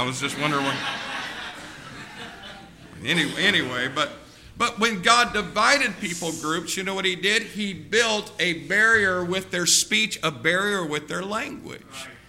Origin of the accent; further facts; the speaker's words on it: Indiana, United States; even though we are basically from Southern Indiana, same part